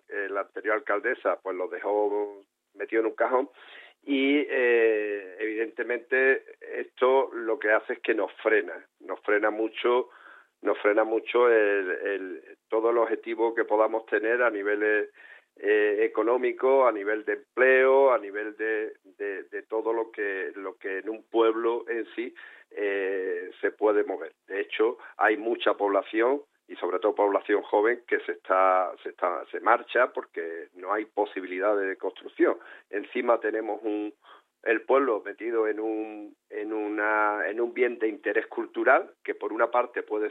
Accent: Carratraca, Andalusia, Spain; yo soy una persona nacida en Carratraca. Me importa todo lo que mi pueblo, todo lo que en mi pueblo ocurra

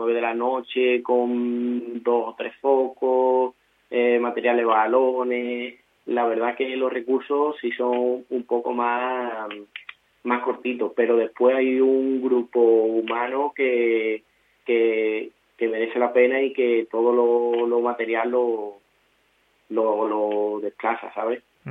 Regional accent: Gilena, Andalusia, Spain; yo lo comparo con allí, con nuestro pueblo, por ejemplo, con mi pueblo, Gilena

